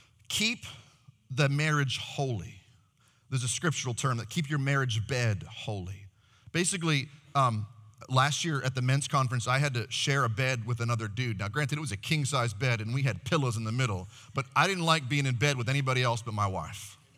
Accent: Texas, United States; I'm from Texas and I'm a man

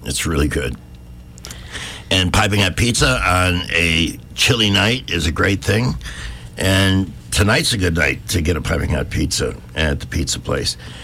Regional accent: Midwest, United States; I'm from the Midwest.

